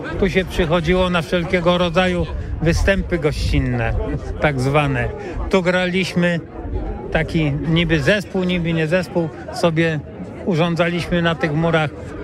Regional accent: Koło, Greater Poland Voivodeship, Poland; Rodowity Kolanin, parę metrów stąd urodzony.

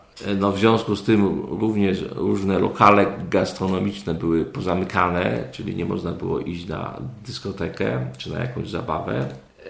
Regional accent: Kalisz, Greater Poland Voivodeship, Poland; Ja pochodzę z Kalisza, moja siostra mieszkała we Wrocławiu.

